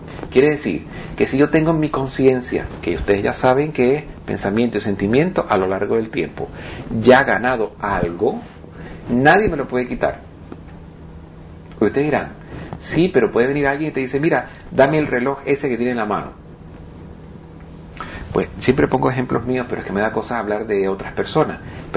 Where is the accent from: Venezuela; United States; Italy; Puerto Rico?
Italy; Spanish is a second language; Soy italiano.